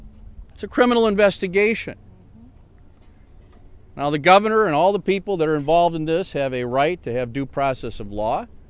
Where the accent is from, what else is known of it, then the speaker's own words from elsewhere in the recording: Wisconsin, United States; it's great to be in my hometown here on a beautiful day